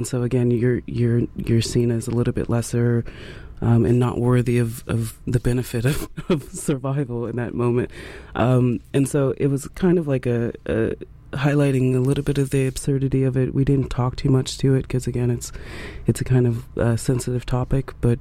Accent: California, United States; I'm from California, seeing how, again, we went through a shutdown.

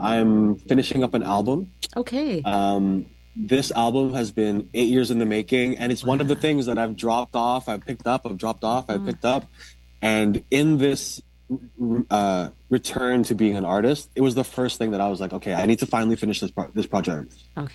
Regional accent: Philippines; think that is very much not unique to being Filipino, but it is characteristic, I think

